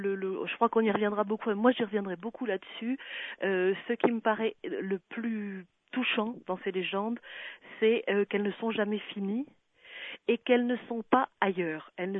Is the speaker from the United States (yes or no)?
no; Nouvelle-Aquitaine, France; Moi, je suis du Sud-Ouest. Je suis de la Dordogne.